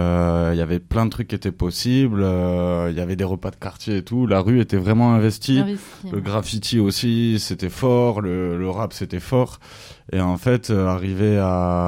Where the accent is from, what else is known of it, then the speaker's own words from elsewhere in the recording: Toulouse, Occitanie, France; now in Marseille, France; on est beaucoup de Toulousains de ma génération, par exemple, à être venus à Marseille